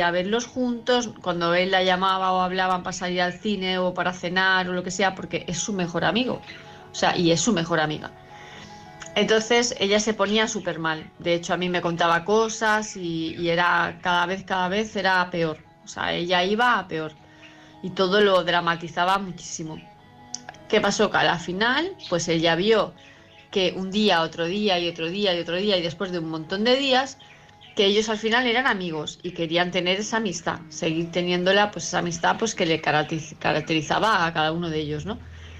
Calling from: Palma, Balearic Islands, Spain; de Palma de Mallorca

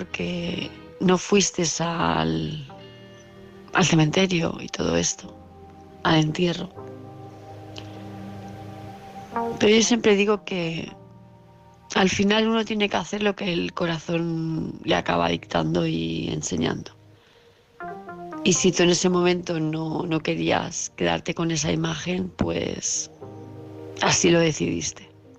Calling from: Palma de Mallorca, Balearic Islands, Spain; de Palma de Mallorca

